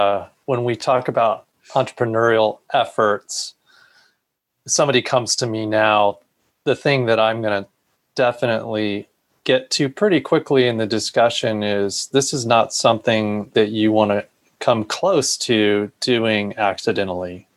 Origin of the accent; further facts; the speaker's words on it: California, United States; The background is I grew up in Northern California.